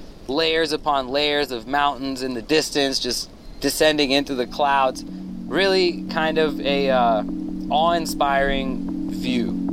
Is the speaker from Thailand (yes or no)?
yes; Thailand; I grew up in Thailand around a lot of Nepali people